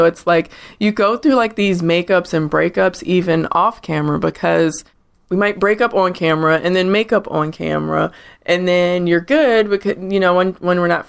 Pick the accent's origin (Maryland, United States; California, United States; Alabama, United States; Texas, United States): Maryland, United States; Baltimore; I'm from Baltimore